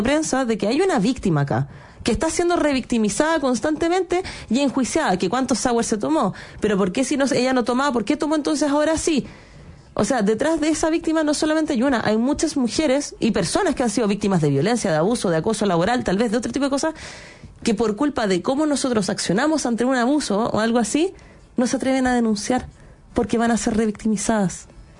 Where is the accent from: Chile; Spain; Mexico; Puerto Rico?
Chile; nosotros como chilenos, en general, transgredemos constantemente los límites del otro